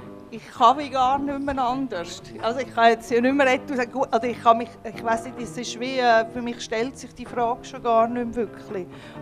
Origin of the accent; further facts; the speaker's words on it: Zug, Switzerland; now in Zürich, Switzerland; ich bin ja von Zug, ich bin ja nicht von Zürich, ich bin von Zug nach Zürich gekommen, habe dann auch hierher gezügelt